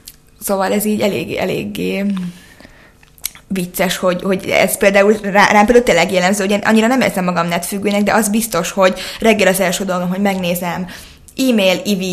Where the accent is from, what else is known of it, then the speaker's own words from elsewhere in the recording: Pécs, Baranya, Hungary; amint ugye én pécsi vagyok, amikor hazautazok